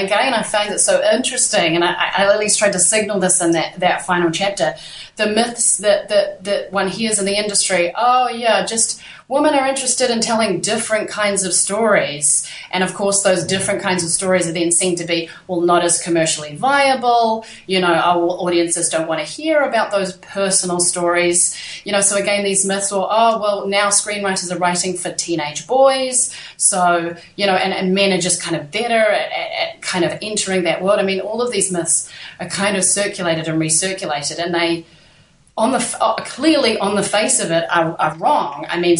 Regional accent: New Zealand; now in United Kingdom; I mentioned I'm from New Zealand, and I still have a real interest in New Zealand media production

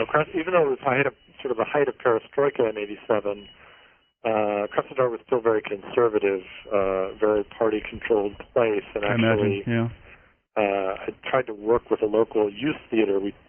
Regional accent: Morgantown, West Virginia, United States; I grew up in Morgantown, West Virginia.

